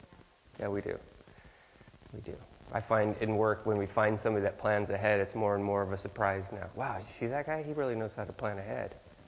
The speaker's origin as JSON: {"language": "English", "town": "Detroit", "region": "Michigan", "country": "United States", "said": "I will protect them because I am from Detroit, south of 7 Mile, Metatol. So I'm tough"}